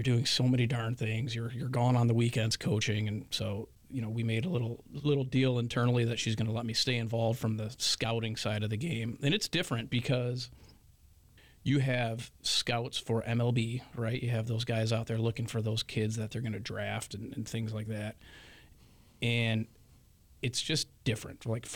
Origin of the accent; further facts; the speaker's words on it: Roseville, Michigan, United States; also born or lived in St. Clair Shores; Metro Detroit area. Grew up in Roseville in the Fraser area, a little bit of St. Clair Shores, but all right in that area.